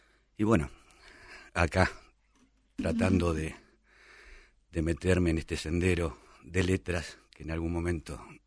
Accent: José León Suárez, Buenos Aires Province, Argentina; also born or lived in Santa Fe; yo nací en Santa Fe y a los 40 días más o menos me trajeron para acá, para Buenos Aires. Ajá. Me crié, soy criado, prácticamente toda mi vida en José León Suárez.

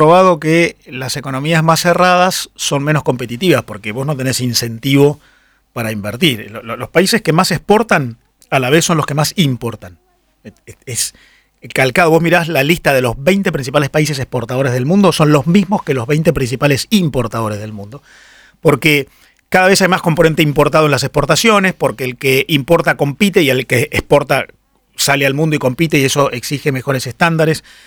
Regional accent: Argentina; Yo creo que para un país como la Argentina se hace eligiendo nichos, porque precisamente, como decíamos antes, nosotros no somos un país de grandes volúmenes que podemos entrar en cualquier lado.

